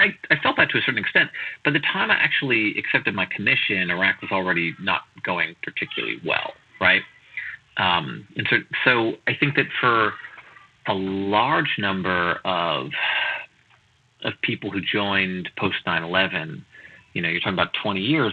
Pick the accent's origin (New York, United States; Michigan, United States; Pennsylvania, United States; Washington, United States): New York, United States; White Plains; White Plains, New York.